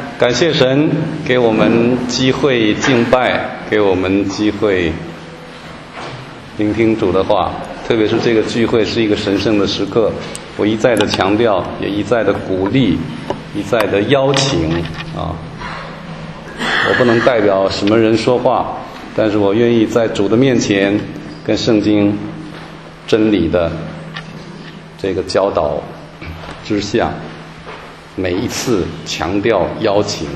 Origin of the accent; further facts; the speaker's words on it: Hualien, Hualien County, Taiwan; 他病重在我的老家台湾的花莲东部，我在台北治病